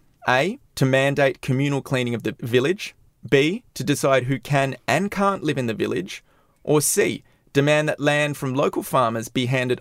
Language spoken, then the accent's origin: English; Australia; my home country of Australia.